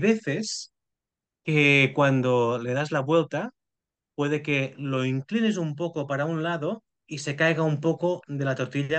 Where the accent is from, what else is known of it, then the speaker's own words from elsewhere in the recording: Catalonia, Spain; como soy catalán